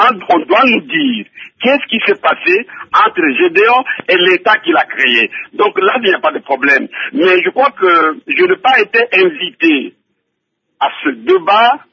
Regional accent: Tanganyika, DR Congo; Laissez-moi dire que je suis originaire du Nord Katanga.

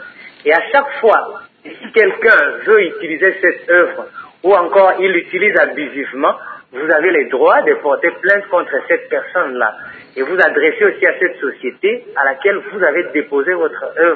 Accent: DR Congo; les gens ne savent pas ici chez nous au Congo

